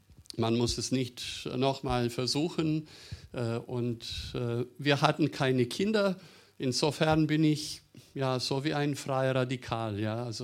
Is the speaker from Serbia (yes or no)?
yes; Serbia; German is a second language; Ich bin im ehemaligen Jugoslawien geboren und aufgewachsen. Daraus sind 6 Staaten entstanden und meine Heimat ist Serbien.